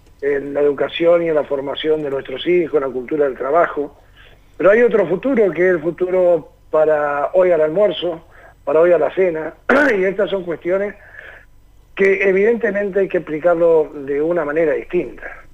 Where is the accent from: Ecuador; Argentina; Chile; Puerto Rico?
Argentina; los argentinos somos distintos